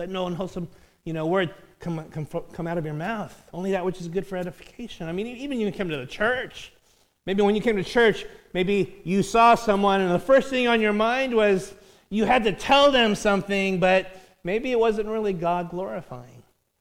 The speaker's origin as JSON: {"language": "English", "town": "Los Angeles", "region": "California", "country": "United States", "tie": "born there", "said": "I was born in the U.S. I was born in South Central L.A., all right?"}